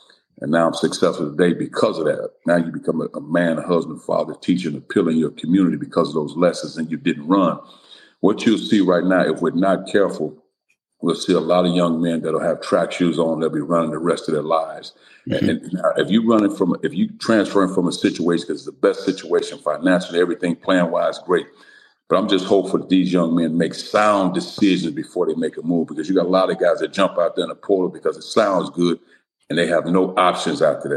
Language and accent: English; East St. Louis, Illinois, United States; I'll give you me, for example, growing up in East St. Louis, again, humble beginnings